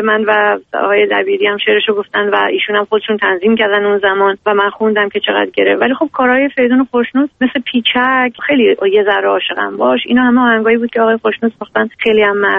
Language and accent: Persian; Iran; وقتی فهمید که مثلا ما ایرانی هستیم